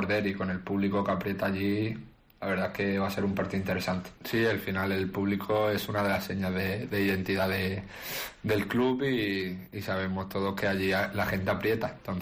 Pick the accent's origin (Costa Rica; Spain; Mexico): Spain; Málaga, Andalusia; No por no celebrar soy menos o más malaguista, al final es mi tierra, ¿no?